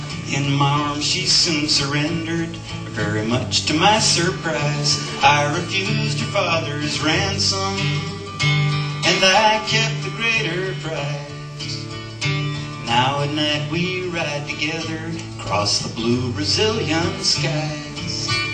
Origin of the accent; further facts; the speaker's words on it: New Hampshire, United States; I come from New Hampshire. It's kind of a dumb place, but I like it. It's they're a little backwards, but the people there are really nice, and it's pretty up there. The people talk funny.